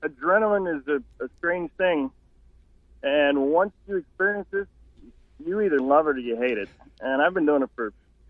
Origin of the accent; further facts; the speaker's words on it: Pennsylvania, United States; I'm an outdoorsman, born and raised in Pennsylvania